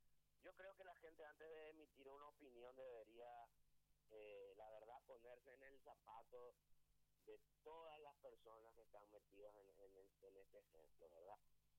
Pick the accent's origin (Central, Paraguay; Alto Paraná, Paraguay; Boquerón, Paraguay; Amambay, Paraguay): Central, Paraguay; Luque; Entonces vengo por Luque, o sea, soy de Luque luego y estoy vendiendo por acá.